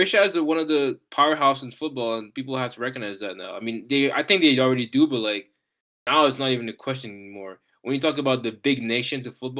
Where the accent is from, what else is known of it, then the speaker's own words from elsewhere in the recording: Canada; we probably had high, very, very high expectations as the Canadian people because we haven't seen Canada in the World Cup since 86.